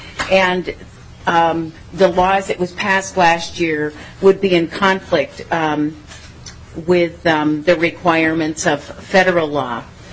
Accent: Minnesota, United States; I'm from Ramsey County.

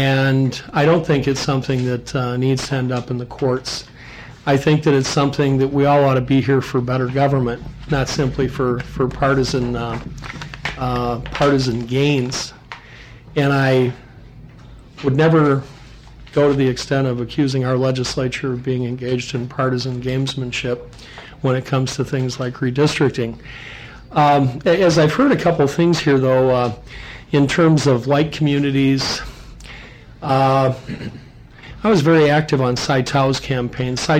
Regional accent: Mankato, Minnesota, United States; from Mankato, Minnesota, and I'm the state chair of the Independence Party.

